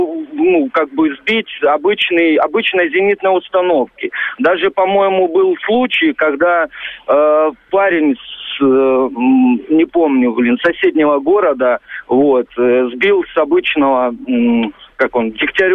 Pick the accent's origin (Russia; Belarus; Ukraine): Ukraine; Donbas; Я родом из Донбасса.